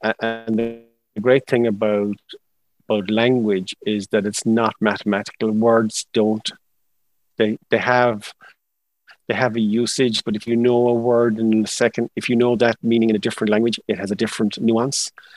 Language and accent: English; Cork, Munster, Ireland; also born or lived in Limerick; I was born in Limerick, moved to Cork when I was quite young, then moved away in my mid-20s